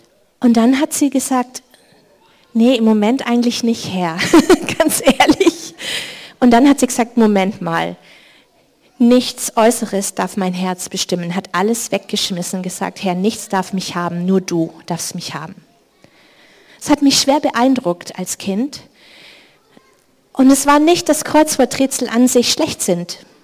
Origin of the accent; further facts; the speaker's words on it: Bavaria, Germany; Ich komme aus Bayern, da redet man so.